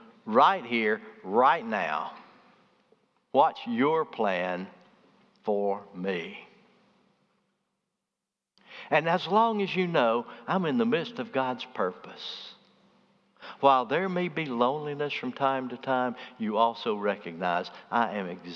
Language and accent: English; Birmingham, Alabama, United States; I was born in Birmingham. I grew up in Birmingham. I went to school in Birmingham. I went to college in Birmingham. I had always spent my life in Birmingham.